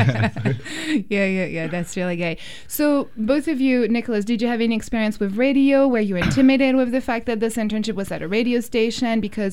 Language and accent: English; France; I'm originally from France and we don't have something similar.